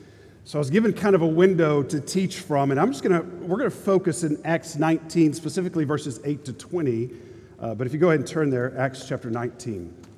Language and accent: English; Dallas, Texas, United States; I'm from Dallas, Texas, but the church I grew up